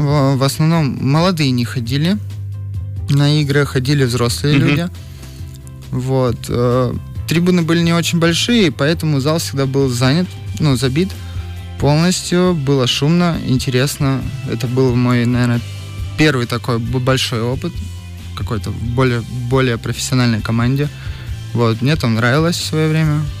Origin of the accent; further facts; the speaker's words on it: Stavropol, Stavropol Krai, Russia; Сам я из Ставрополя.